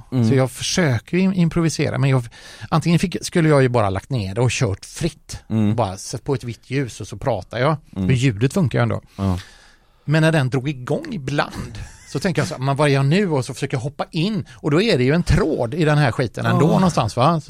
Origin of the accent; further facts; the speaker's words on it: Stenungsund, Västra Götaland County, Sweden; jag är ju från Stenungsund egentligen